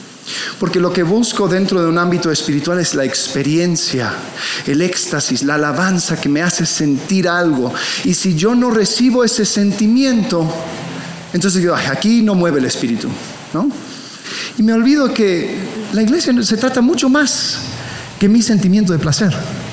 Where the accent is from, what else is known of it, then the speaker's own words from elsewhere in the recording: Miami, Florida, United States; Creciendo en Miami, yo pude ver, Miami es una ciudad interesante